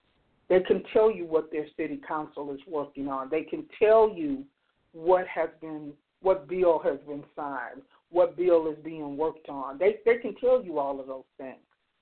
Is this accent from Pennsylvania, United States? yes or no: no; Chicago, Illinois, United States; I'm from Chicago, and I've never witnessed the things that they've witnessed.